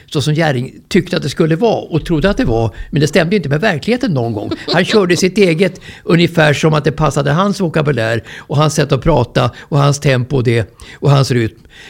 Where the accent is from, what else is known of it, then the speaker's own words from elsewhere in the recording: Saltsjöbaden, Stockholm County, Sweden; Han kom ju från Orminge och jag kommer från Saltsjöbo.